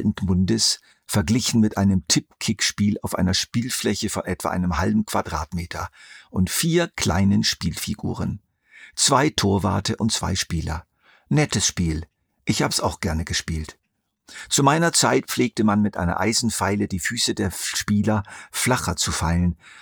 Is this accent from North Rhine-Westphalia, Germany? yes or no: no; Lower Saxony, Germany; Der höchste Berg in der niedersächsischen Tiefebene, wo ich aufgewachsen bin, war 169 Meter hoch, der Wilseder Berg.